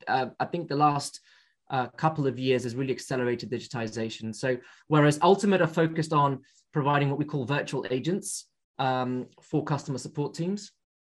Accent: Brazil; English is a second language; I'm originally from Brazil

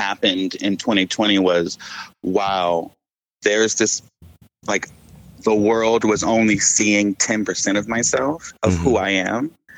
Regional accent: Columbia, South Carolina, United States; born there; Okay. I was born in Columbia, South Carolina.

